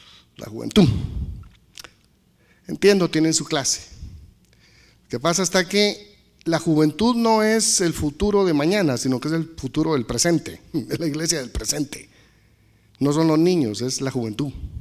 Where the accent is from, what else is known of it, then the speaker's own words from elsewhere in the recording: Guatemala; now in United States; Soy guatemalteco, no parezco, pero sí soy. Soy guatemalteco, mire, aterricé en Guatemala, soy nacionalizado americano